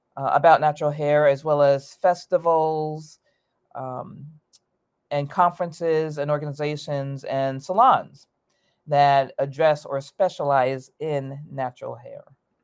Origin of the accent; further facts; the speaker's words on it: New York, United States; also born or lived in Atlanta; now in San Francisco, United States; So I'm originally from New York, and I did live in Atlanta for 6 years before I came to San Francisco. I've now been here for about 18 years.